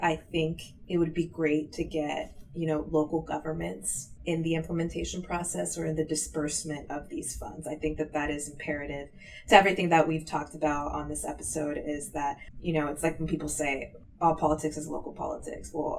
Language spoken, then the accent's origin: English; Chicago, Illinois, United States; Chicago is a state. I'm from Chicago.